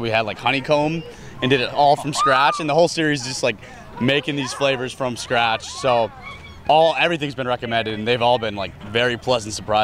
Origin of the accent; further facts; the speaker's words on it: Victor, New York, United States; I'm born and raised in Victor.